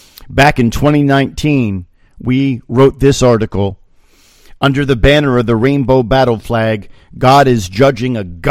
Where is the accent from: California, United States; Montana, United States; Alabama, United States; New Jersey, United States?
New Jersey, United States; Pompton Lakes; the majority of the fathers in my neighborhood growing up on Ramapo Avenue in Pompton Lakes, there were so many World War II veterans.